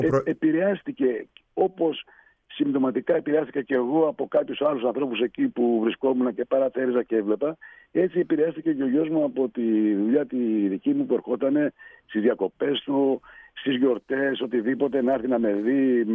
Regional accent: Athens, Attica, Greece; now in Paros, Greece; Εγώ είμαι από Αθήνα, έτσι, να τα ξεχωρίσουμε τα πράγματα. Εγώ είμαι γέννημα θρέμα Αθηναίος, Ακρόπολη, η περιοχή μου, από εκεί ήταν οι γονείς μου.

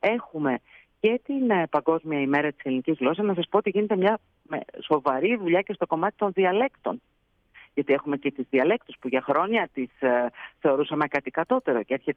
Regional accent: Thessaly, Greece; Εγώ είμαι από τη Θεσσαλία.

